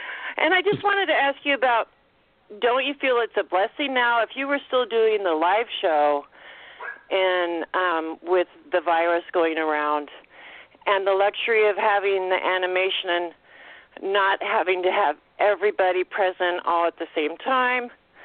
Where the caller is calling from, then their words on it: Old Town, Idaho, United States; I'm calling from Old Town, North Idaho. I'm sure nobody's ever heard of it.